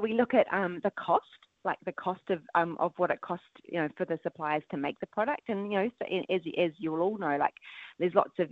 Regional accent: New Zealand; I'm always really proud as a Kiwi when one of our suppliers, you know, hits Australia

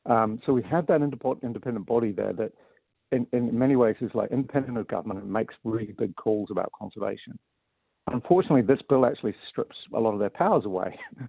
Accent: New Zealand; also born or lived in England; I'm Pākehā. I was born in England. I grew up in New Zealand

